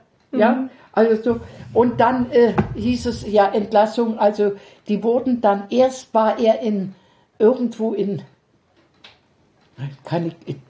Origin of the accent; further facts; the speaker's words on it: Berlin, Germany; Kaiserdamm bei uns in Charlottenburg.